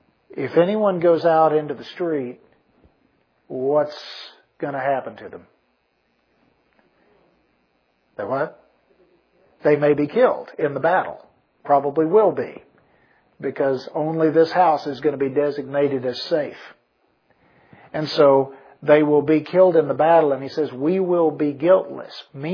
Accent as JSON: {"language": "English", "region": "Texas", "country": "United States", "tie": "born or raised there", "said": "the little bump in the road where I was raised out in Kimball County, and how it's 15 miles from Junction. It's 150 miles from Austin."}